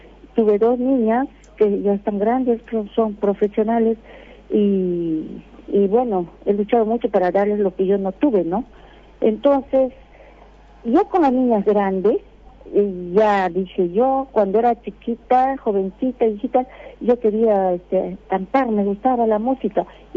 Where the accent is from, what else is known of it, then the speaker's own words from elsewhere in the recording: Amazon jungle, Peru; yo soy de la región de la selva, acá en mi país, Perú. Tenemos pues 3 regiones, ¿no? Costa, Sierra y Selva. Yo soy de la selva. Entonces, yo nací en plena selva amazónica y luego salimos de nuevo a la ciudad.